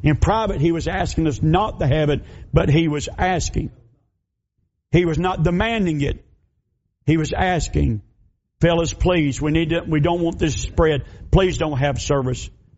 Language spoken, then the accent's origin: English; United States; I'm an American. I'm a Christian.